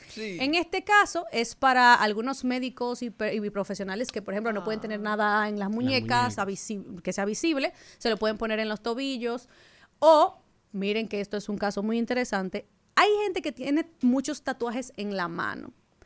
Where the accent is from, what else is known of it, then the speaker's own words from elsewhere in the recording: Dominican Republic; lo vamos a decir como buen dominicano